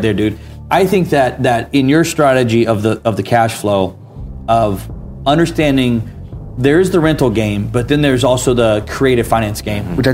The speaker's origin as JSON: {"language": "English", "town": "Atlanta", "region": "Georgia", "country": "United States", "tie": "born or raised there", "said": "I just had a guy in my hometown, Atlanta, hit me up"}